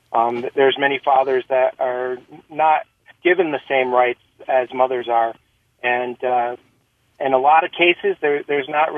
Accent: Rutland, Vermont, United States; I'm from Rutland.

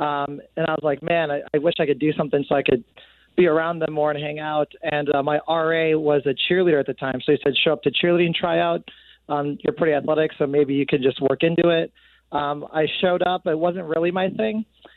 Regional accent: Chicago, Illinois, United States; And she invited me to do an event in Chicago because she heard I was from Chicago.

